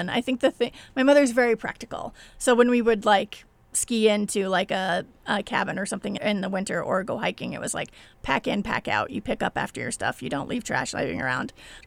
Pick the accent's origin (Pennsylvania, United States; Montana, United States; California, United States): Montana, United States; There, it is, but I think because I grew up there, it's always just been there.